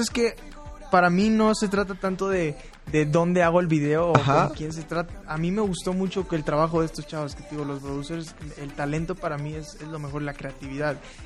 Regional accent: Los Angeles, California, United States; born there; En Los Ángeles, nací en Los Ángeles.

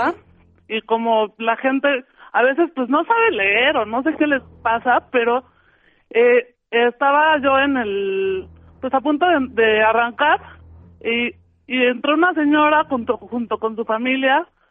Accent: Mexico City, Mexico; soy de la Ciudad de México, de Tlalpan.

